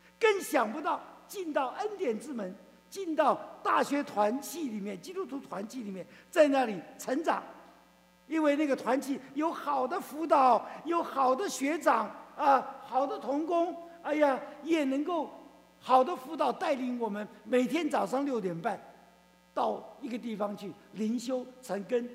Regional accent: Chongqing, China; also born or lived in Wuhan; 我生在抗战的第二年，爸爸从军去抗日，妈妈怀着我往后方逃，逃到武汉的时候生下来我，不足月，不会吃奶，妈妈又没有奶，所以 这个孩子活不了，也长不成，从小就身体很不好，6岁在重庆就害了脑膜炎

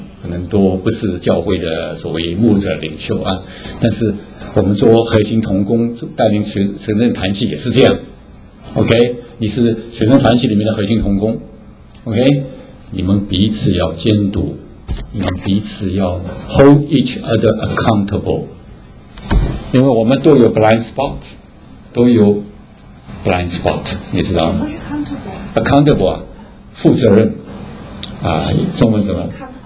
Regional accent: China; 对啊，我们中国人特别讲面子啊

